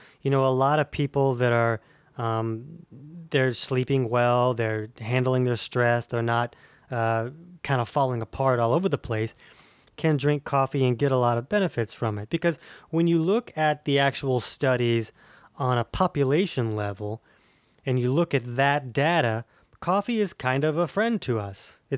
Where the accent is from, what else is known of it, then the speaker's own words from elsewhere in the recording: Orange Park, Florida, United States; I'm from Orange Park, Florida.